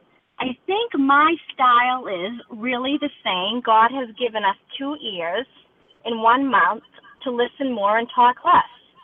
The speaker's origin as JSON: {"language": "English", "town": "Boston", "region": "Massachusetts", "country": "United States", "said": "from Boston."}